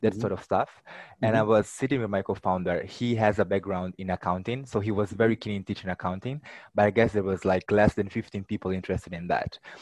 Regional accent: Mozambique; first language Portuguese; English is a second language; I was born in Mozambique, as you mentioned, is a country in Southeast Africa. It's one of the poorest countries in the continent. Okay. We speak Portuguese. We don't speak English as most African countries or French.

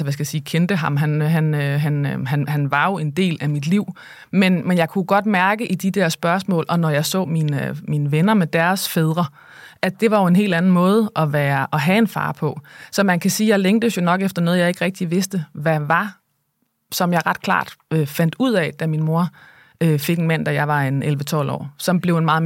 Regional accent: North Denmark Region, Denmark; jeg boede i provinsen, og deroppe i Thy, hvor jeg voksede op, der var der ikke særlig mange mennesker, der var i fjernsynet.

